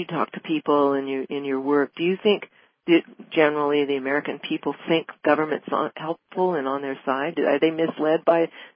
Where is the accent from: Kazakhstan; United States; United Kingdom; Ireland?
Ireland; Anyway, because I'm Irish, I thought, well, at least I can talk, you know.